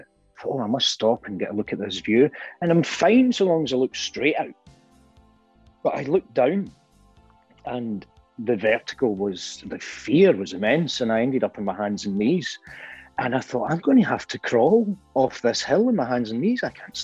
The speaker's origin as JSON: {"language": "English", "town": "Govan", "region": "Scotland", "country": "United Kingdom", "said": "Or I might even, seeing as I'm from Govan, I might call it the Walking Ned."}